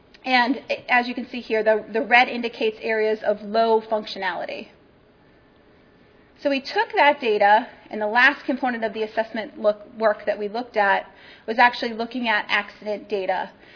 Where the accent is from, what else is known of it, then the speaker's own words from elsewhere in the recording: New Hampshire, United States; thinking about New England weather, you know, I'm coming from New Hampshire.